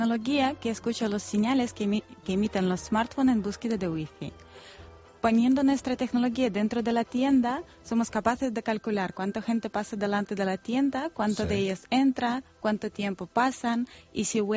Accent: Moscow, Russia; Spanish is a second language; now in Spain; Yo soy de Rusia.

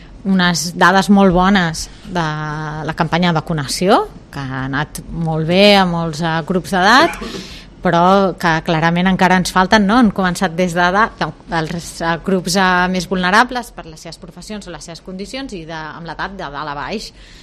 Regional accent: Barcelona, Catalonia, Spain; els que som de Barcelona.

